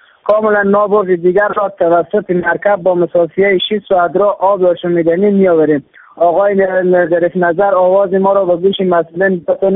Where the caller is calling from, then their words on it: Badghis, Afghanistan; از ولایت بادغیس ولسوالی جوهان باشنده قره رگیزد. آقای ظریف نظر، در منطقه ما تعداد 400 خانه به نام قوم یخیزه زندگی میکنیم.